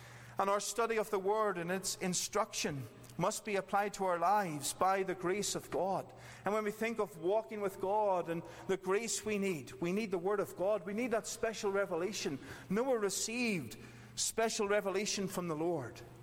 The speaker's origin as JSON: {"language": "English", "region": "Northern Ireland", "country": "United Kingdom", "lives_now": "Australia", "said": "I came from Northern Ireland where it rained all the time."}